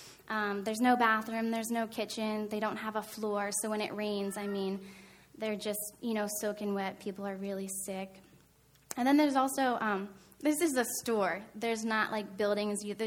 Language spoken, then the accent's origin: English; Danville, Pennsylvania, United States; I'm 25 years old, and I grew up in Danville, like a half hour away.